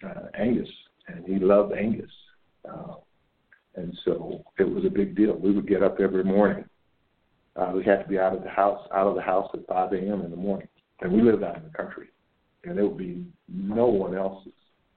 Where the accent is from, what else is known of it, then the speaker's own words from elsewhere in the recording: Texas, United States; I grew up in Texas, where high school football is king.